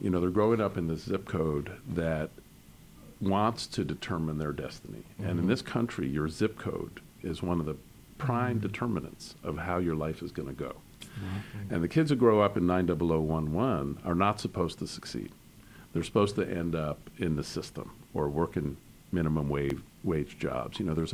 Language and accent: English; New Haven, Connecticut, United States; You know, I'm originally from Connecticut. I grew up in New Haven, which was kind of a tough town.